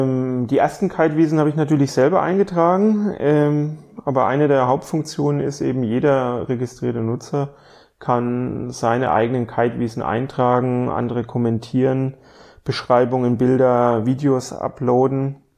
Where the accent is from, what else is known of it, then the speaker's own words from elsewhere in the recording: Bavaria, Germany; accent: Franconian; now in Bremen, Germany; ich komme ursprünglich aus Franken. Man wird es sicherlich auch noch hören. 2,5 Jahre bin ich jetzt in Bremen. In der kurzen Zeit kriege ich meinen Dialekt nicht weg.